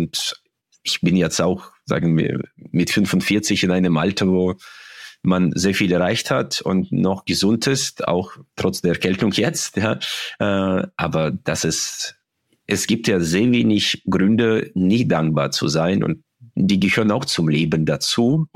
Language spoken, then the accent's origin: German; Uzbekistan; weil ich aus einem anderen Kulturkreis komme. Ich komme ja aus Usbekistan.